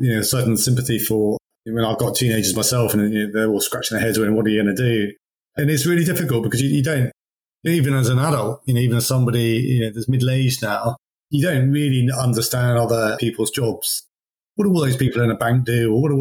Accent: England, United Kingdom; moved away as an adult; I landed in May and it was, as an Englishman, pretty nice weather.

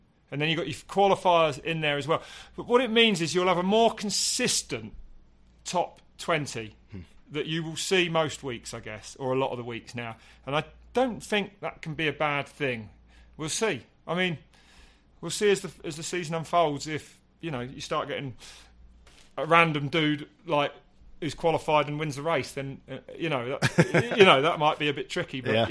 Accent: United Kingdom; But, we're both British, and it was all about being the best British rider.

